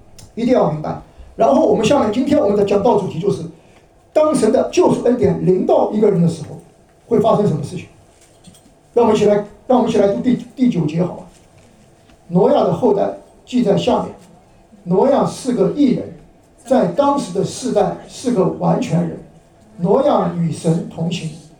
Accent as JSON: {"language": "Chinese", "town": "Nantong", "region": "Jiangsu", "country": "China", "tie": "born or raised there", "said": "在我家乡在江苏啊，那个我们江苏南通那边有很多造船厂，因为我们靠近长江"}